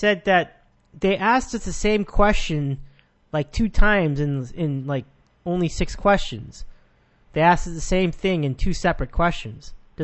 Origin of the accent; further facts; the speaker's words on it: Oxnard, California, United States; I grew up in Oxnard.